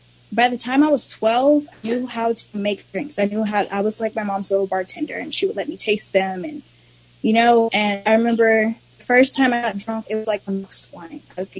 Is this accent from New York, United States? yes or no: no; Torrance, California, United States; born there; I was born in Torrance, California, Thanksgiving Day, 1998, 21 years old, about to be 22.